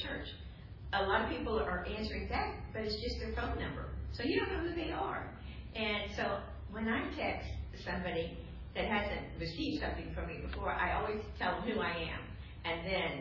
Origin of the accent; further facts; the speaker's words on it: United States; You know, I'm proud I'm an American.